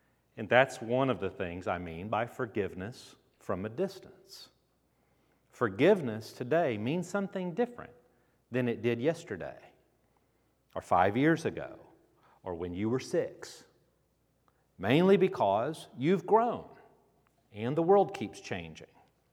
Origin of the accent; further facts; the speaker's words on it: Texas, United States; So growing up in Texas, I got chased one time by a raccoon